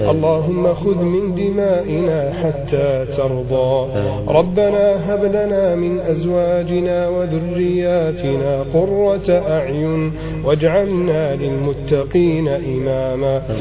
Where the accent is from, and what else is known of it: Egypt